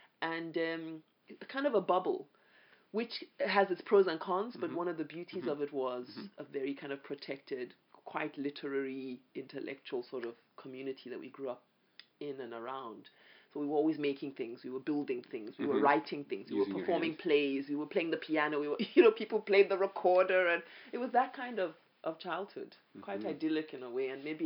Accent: Ile-Ife, Osun, Nigeria; also born or lived in Barbados; I grew up in Nigeria, really, because I was born in Barbados, but very soon, I was probably a year even, we moved back to Nigeria. I grew up in a town called Ile-Ife. It was a university town.

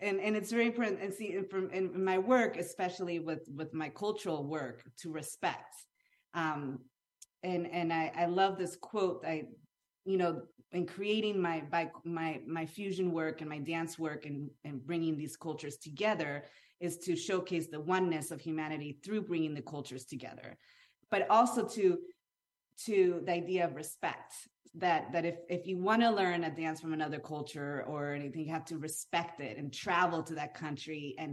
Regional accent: Chile; I'm like this redheaded white girl, like growing up in Chile, bicultural

